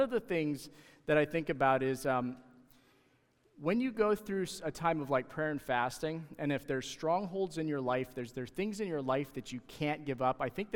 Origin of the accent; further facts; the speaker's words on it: Canada; I'm Canadian, and they're just not brave enough to come and invade the U.S.